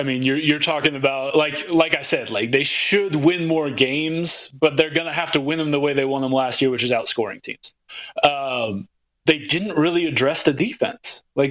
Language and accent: English; Atlanta, Georgia, United States; I mean, I'm from Atlanta, I should know better